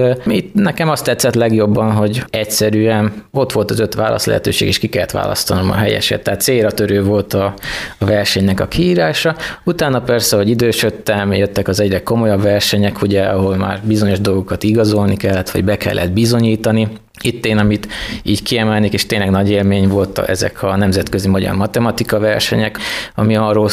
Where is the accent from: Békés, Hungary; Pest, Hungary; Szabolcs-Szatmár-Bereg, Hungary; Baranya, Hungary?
Békés, Hungary; Gyula; now in Mezőberény, Hungary; Békés-megyei vagyok, tehát Gyulán születtem, Mezőberényben lakok, van egy testvérem.